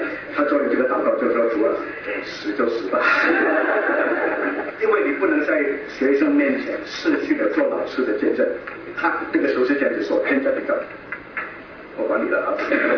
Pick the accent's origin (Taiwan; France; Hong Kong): Hong Kong; 我们在香港长大，啊，什么都敢吃，特别广东人。